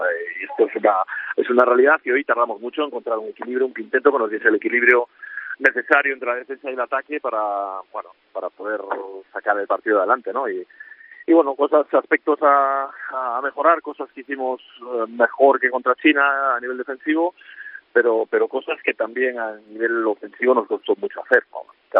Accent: Vigo, Galicia, Spain; Sí, sí, soy de Vigo.

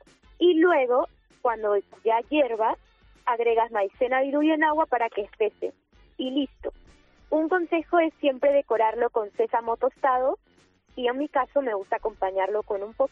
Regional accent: Lima, Peru; now in Madrid, Spain; Bueno, yo soy de Perú, yo nací en Lima, Perú, y actualmente vivo en Madrid.

